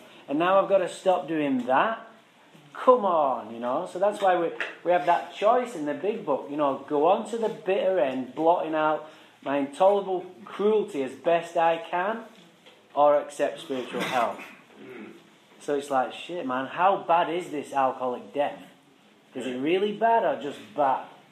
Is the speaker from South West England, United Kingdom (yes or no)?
no; Manchester, North West England, United Kingdom; I'm from England, Manchester, England. Alcohol didn't do this to me, boys. I was born and raised in England